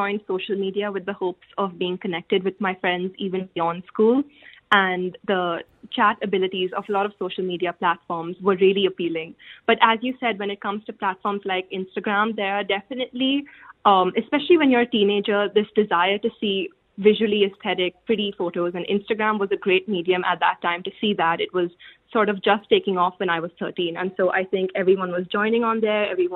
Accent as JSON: {"language": "English", "country": "India", "said": "especially I'm from India."}